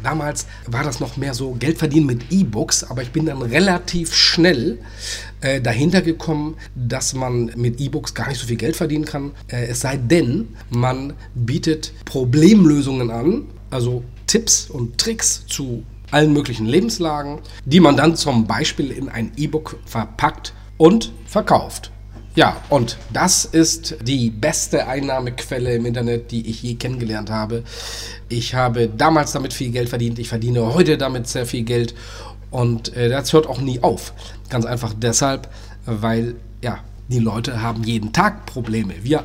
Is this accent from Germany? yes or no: yes; Lower Saxony, Germany; born there; ich bin 47 Jahre, komme gebürtig aus Niedersachsen, aus Deutschland natürlich.